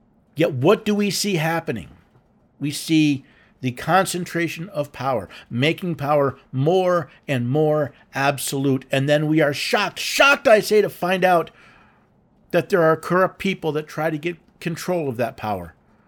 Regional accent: New York City, New York, United States; I grew up in New York City, and you have the Port Authority, right?

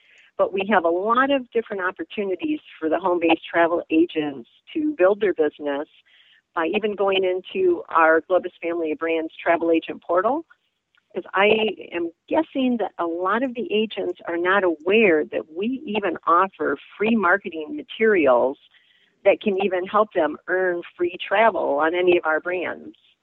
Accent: Michigan, United States; moved away as an adult; now in Houston, United States; I am originally from Michigan, and in fact, I started my career in travel in Michigan as the business development manager for Royal Caribbean. And I was in Michigan until the year of 2008 when I accepted a relocation from Royal Caribbean down to the Houston, Texas area.

